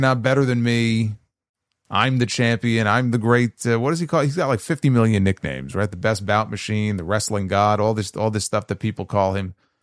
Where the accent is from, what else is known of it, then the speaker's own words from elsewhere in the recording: England, United Kingdom; I'm going to England. I'm in my home country. No Englishman has ever done this before.